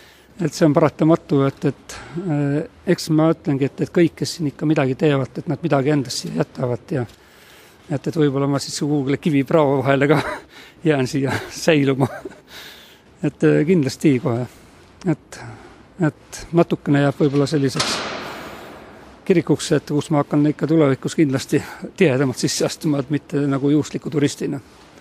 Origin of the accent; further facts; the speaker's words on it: Rapla County, Estonia; Ma olen pärit Raplamalt ja Virgu üla, kui ütleb kellelegi see midagi. Looduslik koht. Aga Tallinnas on hea sealt tööle tulla, nii et selles mõttes see ei ole üldse hirmus elada natuke linnust eemal